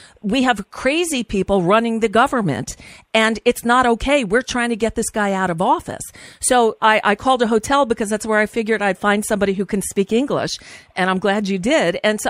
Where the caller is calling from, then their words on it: United States; I'm calling from the United States.